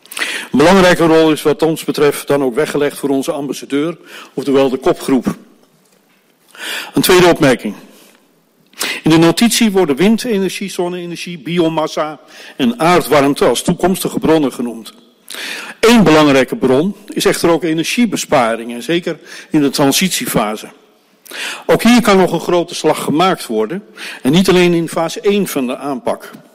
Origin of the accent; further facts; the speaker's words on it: Amsterdam, North Holland, Netherlands; Het valt me echter als geboren Amsterdammer zwaar om te moeten zeggen